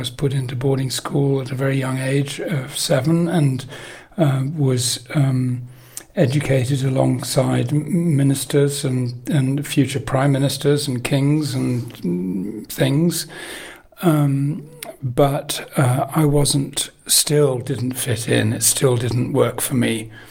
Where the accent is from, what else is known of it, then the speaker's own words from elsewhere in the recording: England, United Kingdom; also born or lived in Italy / Asia; Well, I am English-Italian. I was brought up in England, but I've lived in Italy for more time than in England and spent many years in Asia.